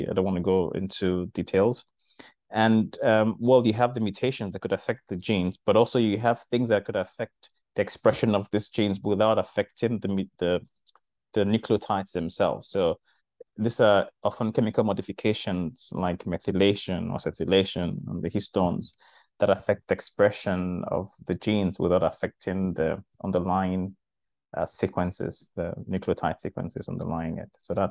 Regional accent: Nigeria; born there; English is a second language; So I'm a Nigerian by birth, and I got a scholarship to study medicine.

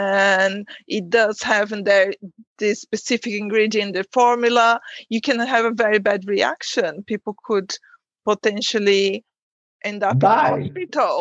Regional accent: Brazil; We are both from Brazil.

